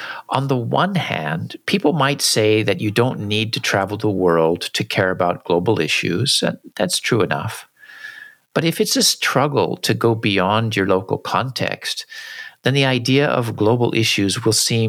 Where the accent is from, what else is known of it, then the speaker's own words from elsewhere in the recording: United States; You're a Swiss citizen and I'm an American citizen.